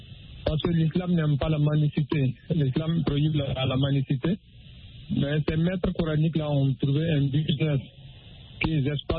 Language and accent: French; Burkina Faso; Et chez nous, au Burkina, le ministère de l'Action sociale a initié des opérations de retrait de ces enfants dans les rues.